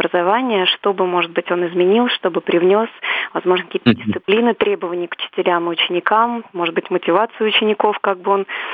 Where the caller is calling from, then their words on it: Moscow, Russia; я из Москвы.